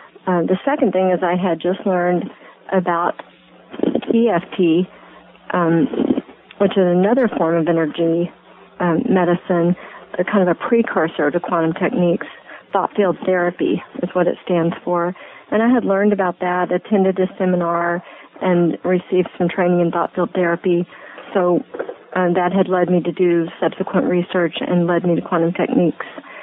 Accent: Colorado, United States; born there; no, I was born in Colorado.

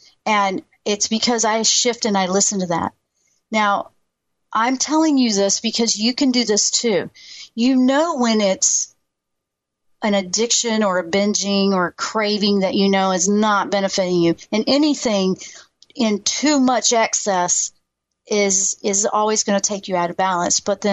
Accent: the South, United States; I grew up in the South eating, you know, the way the South cooks, you know, the old school.

